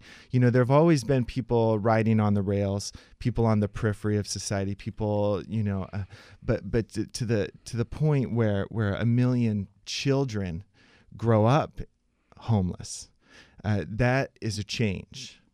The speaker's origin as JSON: {"language": "English", "region": "Indiana", "country": "United States", "said": "and met a man from Chicago, and we started talking, I'm from Indiana."}